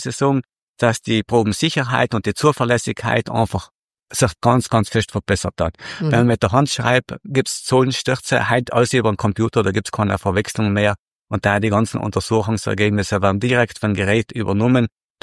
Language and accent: German; Trentino-Alto Adige, Italy; Und da sind wir Südtiroler wirklich ganz, ganz gut.